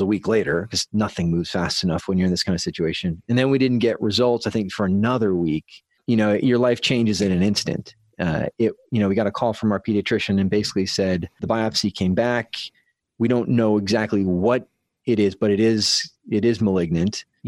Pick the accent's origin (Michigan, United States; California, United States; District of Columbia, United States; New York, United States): California, United States; San Diego; And we're from San Diego area.